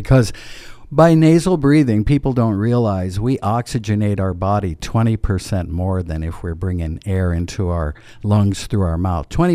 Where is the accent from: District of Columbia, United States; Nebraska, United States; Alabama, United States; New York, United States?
Nebraska, United States; Clarkson; now in Norfolk, United States; Clarkson, Nebraska, a small town, grocery business.